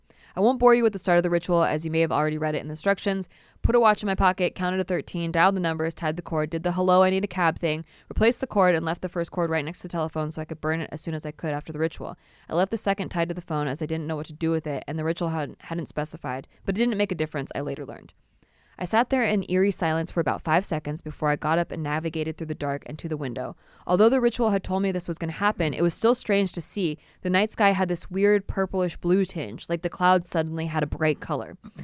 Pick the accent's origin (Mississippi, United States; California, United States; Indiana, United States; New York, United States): California, United States; I'm from California.